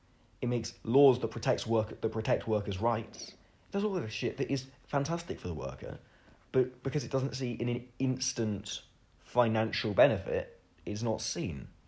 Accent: South East England, United Kingdom; born there; I was born relatively close in Buckinghamshire.

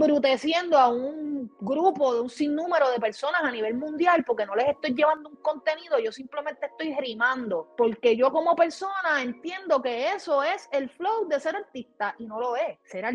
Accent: Puerto Rico; pierdes la esencia de yo como puertorriqueña, que yo sé cuál es el reggaetón duro, que a Puerto Rico le encanta

